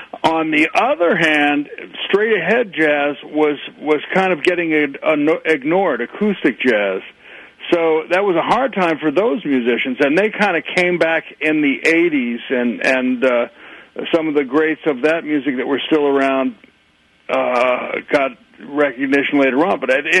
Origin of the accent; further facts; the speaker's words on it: New York, United States; And I grew up in the New York area in the suburbs. And I got to hear a lot of music and stuff. And then I went to Boston and went to Berkeley for 2 years.